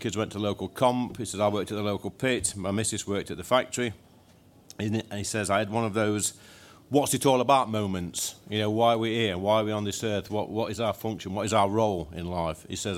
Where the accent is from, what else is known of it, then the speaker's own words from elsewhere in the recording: East Midlands, United Kingdom; born there; But I was born in North Notts, and I was a coal miner.